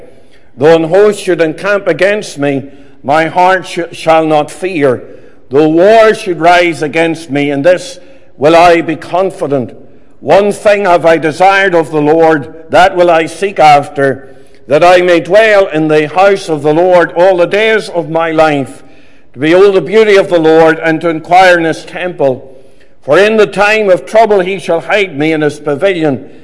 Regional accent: Enniskillen, Northern Ireland, United Kingdom; I was born and brought up in Enniskillen in County Fermanagh. I am really of something of a mixed background, in that all of my grandparents were Church of Ireland.

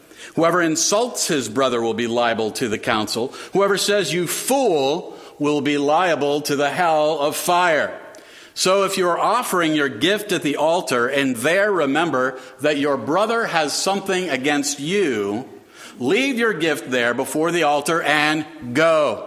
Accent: Roanoke, Virginia, United States; My teen years were then misspent in Roanoke, Virginia, and I was far from the Lord.

